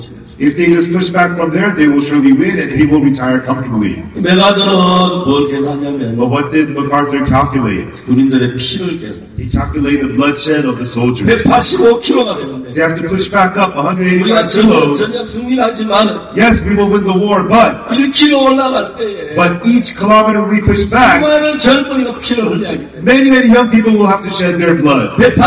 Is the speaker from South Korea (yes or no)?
yes; South Korea; And when the North Korean communists attacked, they made it all the way down to my hometown. Only little areas near Daegu remained